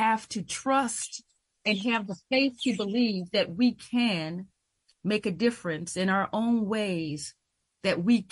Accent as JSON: {"language": "English", "country": "United States", "said": "Well, I'm an American and I'm a person"}